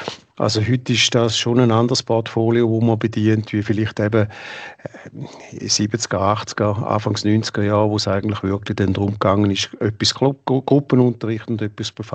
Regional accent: St. Gallen, Switzerland; ich bin ursprünglich aus dem Toggenburg

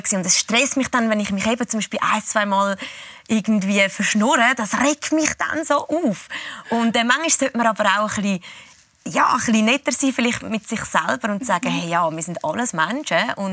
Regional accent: Zurich, Switzerland; wir sind in Zürich-Schwammerdingen aufgewachsen.

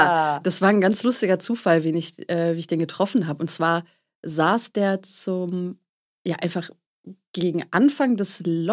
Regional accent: Düsseldorf, North Rhine-Westphalia, Germany; also born or lived in Essen / Berlin; Also ich habe in Essen studiert, bin ja ursprünglich aus Düsseldorf, habe dann in Essen studiert und bin dann wie sonst kein anderer nach Berlin gegangen

